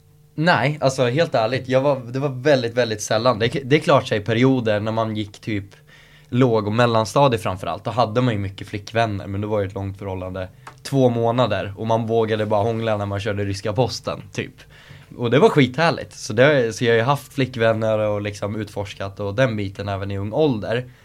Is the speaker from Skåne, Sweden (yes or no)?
no; Skogstorp, Södermanland, Sweden; Växte upp i en förort som heter Skogstorp till Eskilstuna. Ja men egentligen en liten håla, men så här fint villaområde.